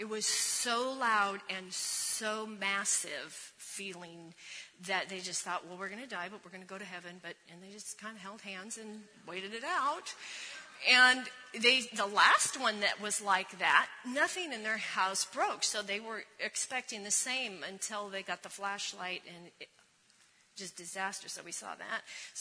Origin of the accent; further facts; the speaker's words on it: Napa, California, United States; now in Modesto, United States; And then at the end of August, most of you know we're from Napa. We have a home there.